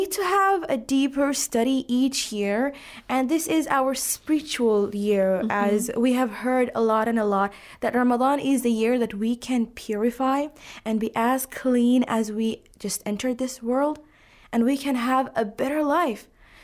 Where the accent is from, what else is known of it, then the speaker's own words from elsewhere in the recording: Pakistan; I'm from Pakistan and I'm studying English literature.